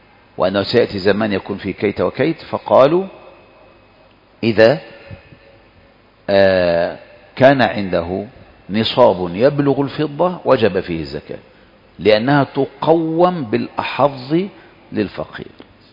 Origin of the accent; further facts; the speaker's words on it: Egypt; ولهذا معمول به عندنا في مصر في المحاكم